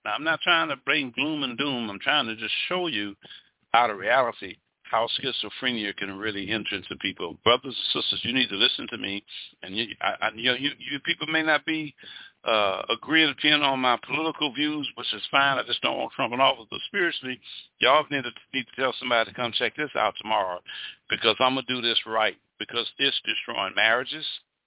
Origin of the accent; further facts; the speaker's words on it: Mobile, Alabama, United States; I'm from Mobile, Alabama. Always wanted to be in the Navy. The USS Alabama was a big old beautiful battleship in my hometown on Broad Street.